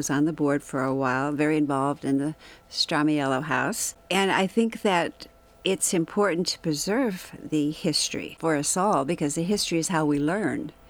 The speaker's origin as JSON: {"language": "English", "region": "Alaska", "country": "United States", "said": "So coming here 15 years ago, I had not really understood preservation because I'm from Alaska."}